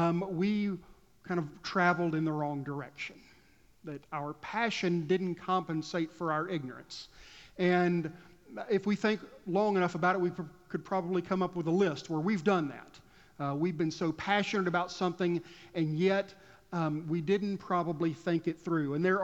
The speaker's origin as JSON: {"language": "English", "region": "Texas", "country": "United States", "tie": "born or raised there", "said": "Growing up in Southwest Texas, back in the 80s, this was so true of the little town I grew up in."}